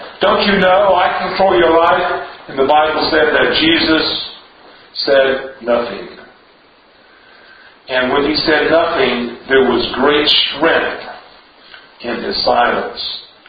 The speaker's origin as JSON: {"language": "English", "country": "United States", "said": "I'm just not going to say anything and see if they can tell I'm an American."}